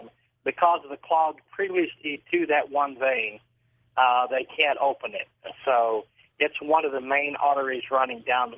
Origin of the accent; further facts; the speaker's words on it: Idaho, United States; I'm from Napa, Idaho.